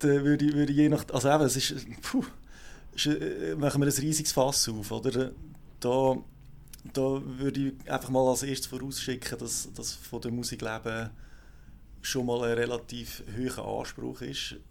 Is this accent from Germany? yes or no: no; Lucerne, Switzerland; aufgewachsen in der Agglomeration von Luzern und ich bin mittlerweile Mitte 30